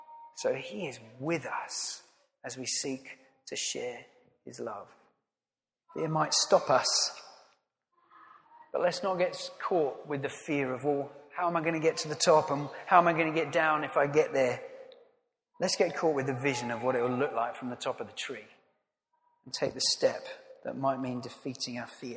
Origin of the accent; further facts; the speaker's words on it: United Kingdom; And let's be honest, we're British, right?